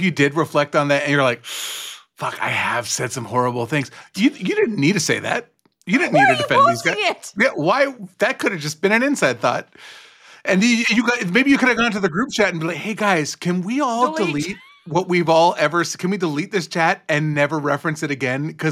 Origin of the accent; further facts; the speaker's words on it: El Salvador; I'm the child of an immigrant. I'm from El Salvador.